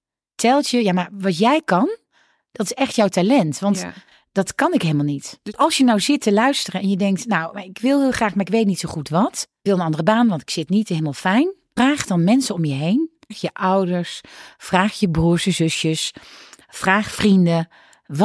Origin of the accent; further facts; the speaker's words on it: North Brabant, Netherlands; Ik heb ook gewoon ik kom uit Brabant.